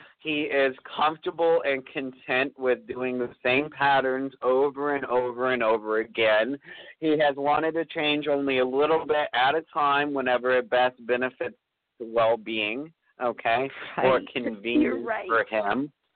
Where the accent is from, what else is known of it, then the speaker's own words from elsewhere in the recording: Florida, United States; You know, Florida is my home state, too